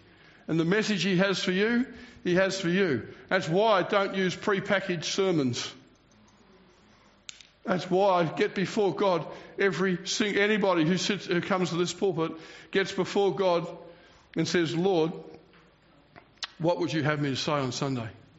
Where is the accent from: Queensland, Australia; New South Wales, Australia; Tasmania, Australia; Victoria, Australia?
Victoria, Australia; Cranbourne; I came from Cranbourne, which is right next to Devon Meadows.